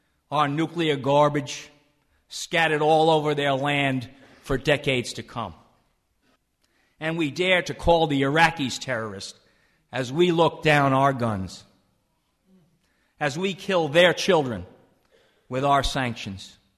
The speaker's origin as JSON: {"language": "English", "country": "Ireland", "said": "he fought, as we Irish people say, he fought the famine and he fought the crown"}